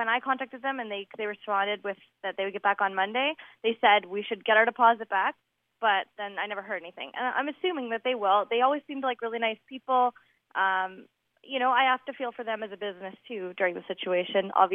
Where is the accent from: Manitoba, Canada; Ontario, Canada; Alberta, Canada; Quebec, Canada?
Ontario, Canada; I'm from Ontario